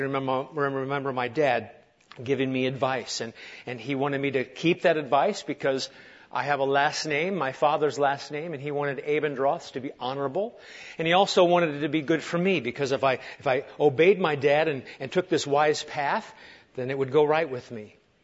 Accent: Nebraska, United States; what we could afford growing up in Nebraska was Wonder Bread.

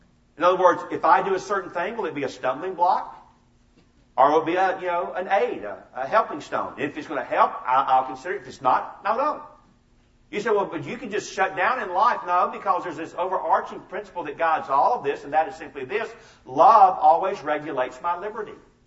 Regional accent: Georgia, United States; I first voted, and that was in 1976 as a Georgian who voted against Jimmy Carter. Amen. And he was, I'm from Georgia.

